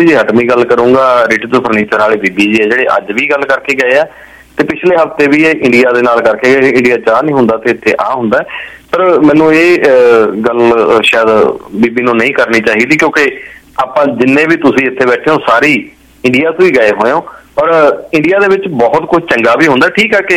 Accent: Punjab, India; ਕਈ ਵਾਰੀ ਅਸੀਂ ਵੀ ਅਸੀਂ ਪੰਜਾਬੀ ਹਾਂ

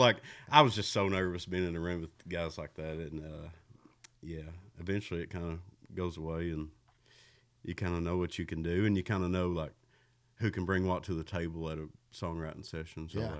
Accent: Campton, Kentucky, United States; And I'm from Campton, which is Wolf County, which is a town of 420 people.

